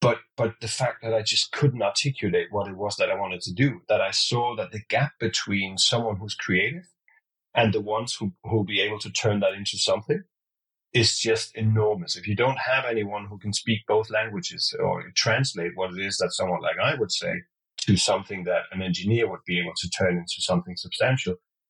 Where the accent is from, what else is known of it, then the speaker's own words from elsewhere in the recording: Copenhagen, Capital Region, Denmark; I mean, I'm incredibly lucky being born in Copenhagen, I think, because growing up as a kid, I mean, it was easy.